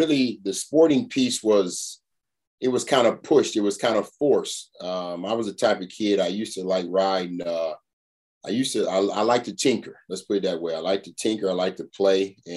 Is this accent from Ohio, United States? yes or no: yes; Toledo, Ohio, United States; Yeah, I grew up in Toledo, Ohio, man, before I went off to Columbus, Ohio to go to Ohio State University.